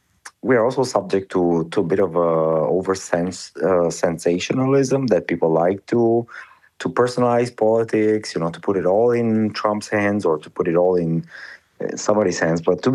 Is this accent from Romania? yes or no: yes; Romania; English is a second language; I come from Romania